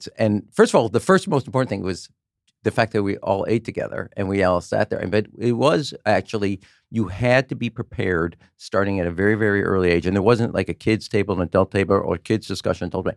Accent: Chicago, Illinois, United States; I'm from Chicago. You want to buy me?

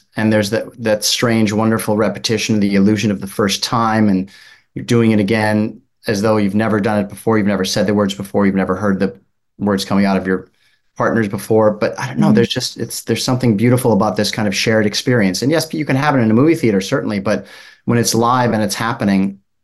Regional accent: Evanston, Illinois, United States; also born or lived in New York; Yes, born in the city, and then I grew up in Evanston, Wilmette, and then moved around a bit.

